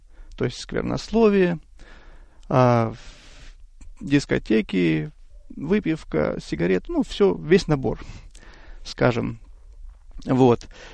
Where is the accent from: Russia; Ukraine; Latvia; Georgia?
Russia; Kabardino-Balkaria; moved away as an adult; also born or lived in Siberia; now in United States; Я родился в Сибири, в семье обыкновенных рабочих. Еще в моем раннем детстве родители решили переехать на Северный Кавказ, в Кабардино-Балкарию. Ну, собственно, где я и провел большую часть своей жизни, пока в 2006 году не переехал в Соединенные Штаты.